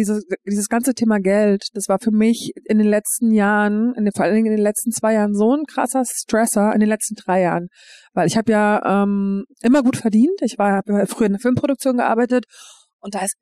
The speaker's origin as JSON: {"language": "German", "region": "Berlin", "country": "Germany", "moved": "yes", "said": "ich bin ja ursprünglich Berlinerin und gehe da jetzt aber auch immer nur noch halt irgendwie alle paar Monate hin"}